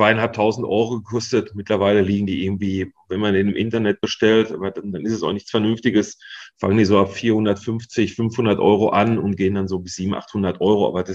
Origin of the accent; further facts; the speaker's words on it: Iserlohn, North Rhine-Westphalia, Germany; born there; Also ich komme ja aus Iserlohn gebürtig und bin auch hierhin wieder zurückgekehrt, der Liebe halber.